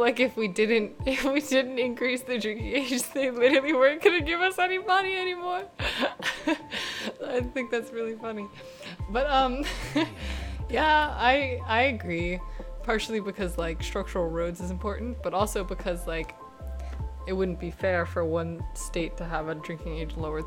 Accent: New Orleans, Louisiana, United States; I am from the New Orleans area of Louisiana.

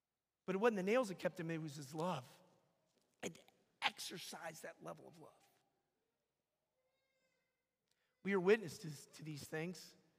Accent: Atlanta, Georgia, United States; when I was growing up in Atlanta, Georgia

